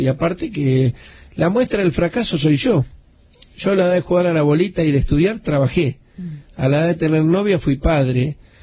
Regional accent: Ezeiza, Buenos Aires Province, Argentina; Yo soy de toda esa zona, yo nací en Ezeiza.

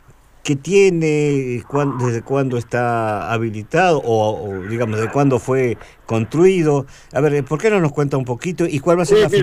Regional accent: Argentina; somos muy afectos argentinos

